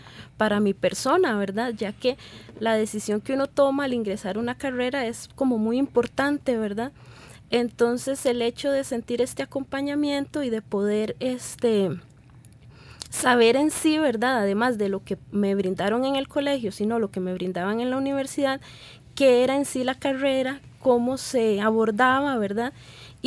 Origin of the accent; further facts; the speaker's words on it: Cartago, Costa Rica; a pesar de que yo soy de Cartago, cuando hice el trámite para para estudiar acá, era de zona alejada.